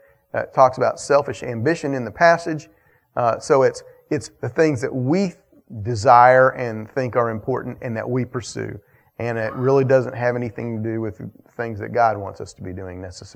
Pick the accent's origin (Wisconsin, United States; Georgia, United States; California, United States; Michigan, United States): Georgia, United States; Atlanta; I grew up in Atlanta. I was a city boy, okay?